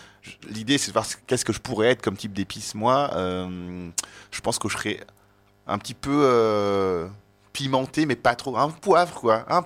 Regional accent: Aubervilliers, Île-de-France, France; moi je suis un Français noir. Souvent, on me pose la question, mais d'où tu viens ? Et donc, souvent, je m'amuse en disant, je viens d'Aubervilliers, donc dans le 93.

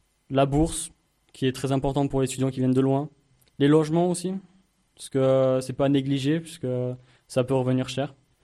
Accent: Marseille, Provence-Alpes-Côte d'Azur, France; now in Digne, France; Parce que moi, je viens de Marseille et on a beaucoup d'activités. Enfin, c'est vraiment dynamique.

